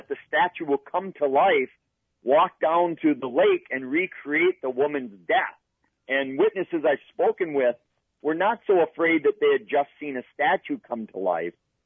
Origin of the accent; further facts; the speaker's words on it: Eau Claire, Wisconsin, United States; I'm heading to one of the first cases I ever investigated right outside of my hometown of Eau Claire